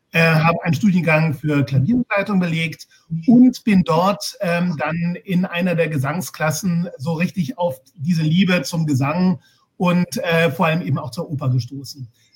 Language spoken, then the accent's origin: German; Germany; Und ich als Deutscher bin dann tatsächlich auch an die ganzen Wagner- und Strauss-Opern geraten.